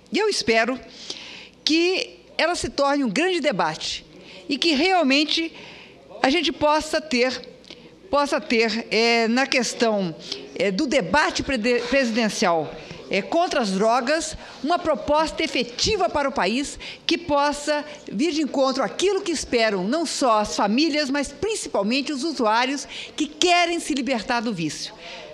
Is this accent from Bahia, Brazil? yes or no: no; Campo Grande, Mato Grosso do Sul, Brazil; em Campo Grande, Mato Grosso do Sul, minha terra